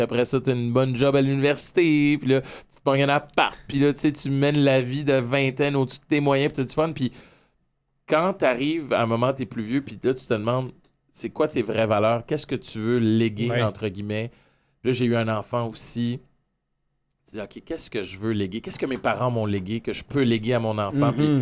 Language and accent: French; Montreal, Quebec, Canada; j'ai grandi à Parc Extension à Montréal, un quartier multiculturel